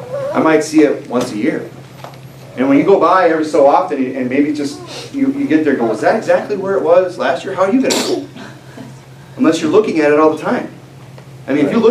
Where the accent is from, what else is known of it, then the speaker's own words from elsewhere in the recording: South Dakota, United States; I grew up in the Black Hills, about an hour away from Mount Rushmore.